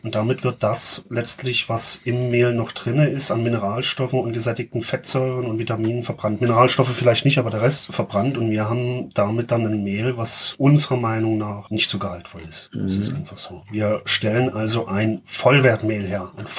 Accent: Weinböhla, Saxony, Germany; Und dann will ich es als erstes in meiner Heimatstadt machen. Und so habe ich es gemacht. Auch etwas bockig, etwas stur. Ich habe in der Corona-Hauptsaison angefangen, hier in Weinböhla zu produzieren.

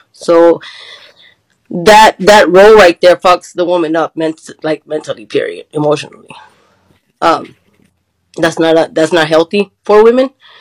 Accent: Cincinnati, Ohio, United States; also born or lived in Texas; I'm from Texas. I'm just here chilling. I was raised in Cincinnati, Ohio. That's my home.

